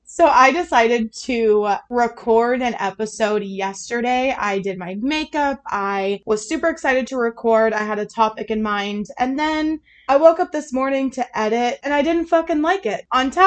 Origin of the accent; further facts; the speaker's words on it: Arizona, United States; I come from Arizona, so I'm not equipped to handle that amount of snow.